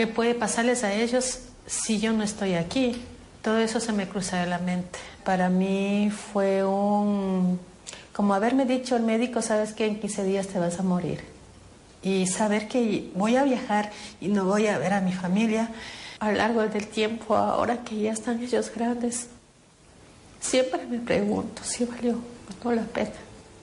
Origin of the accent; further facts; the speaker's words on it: Ecuador; moved away as an adult; now in Huesca, Spain; tengo 45 años, soy de Ecuador. Estoy aquí en Huesca, España, vine en el año del 99 y llevo muchos años aquí trabajando